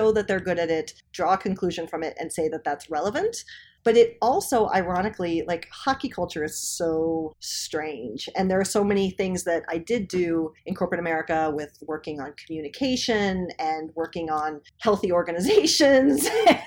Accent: Columbus, Ohio, United States; When I was little, so I grew up in Columbus, my dad would take me skating.

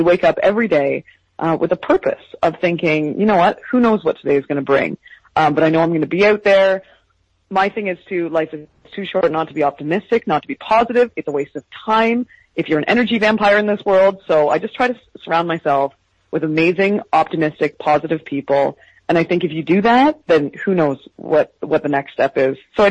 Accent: Canada; I'm Canadian

